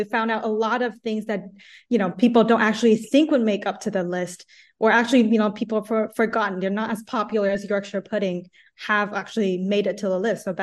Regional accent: Taiwan; I'm from Taiwan.

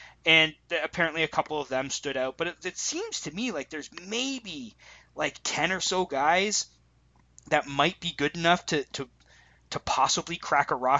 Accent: Hamilton, Ontario, Canada; Like, maybe if I lived in Barrie or like grew up in Barrie or grew up in like North Bay, like maybe my affiliation to the CFL might not be as strong as it is having grown up in Hamilton, where there was always a CFL franchise.

